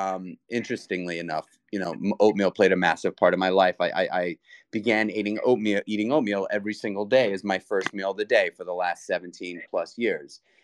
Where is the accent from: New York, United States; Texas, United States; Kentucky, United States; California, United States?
New York, United States; New York City; And you know, I grew up in New York City for years, you know, working in the restaurant world.